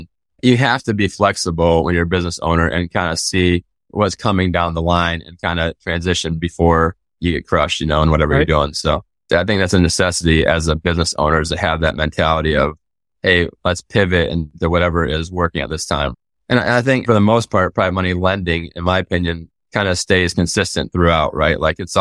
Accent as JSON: {"language": "English", "region": "Michigan", "country": "United States", "tie": "born or raised there", "said": "I think the worst job I ever had was I grew up in Michigan and then we had a job at a golf course driving range."}